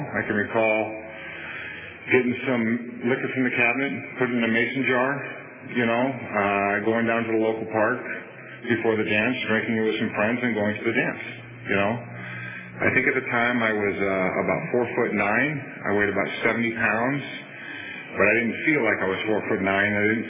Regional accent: Cupertino, California, United States; also born or lived in San Francisco, United States; I was born in San Francisco in the early 60s. We quickly moved to a little town called Cupertino, in which I lived in for the next 18 years.

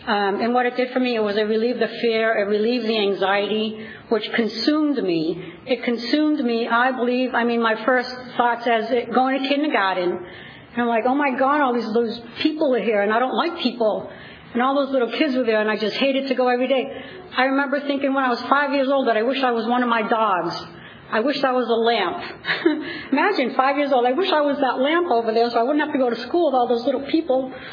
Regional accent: East Coast, United States; I grew up on the East Coast. It was just super fun.

